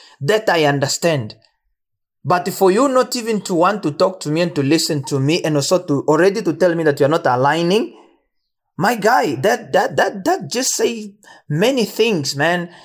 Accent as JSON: {"language": "English", "country": "Namibia", "said": "just because I'm from Mwangwena, or just because I'm from Ukwaludhi, or because I'm Mbalano, or because I'm a Nama. When do I grow? When do I get better as a Namibian?"}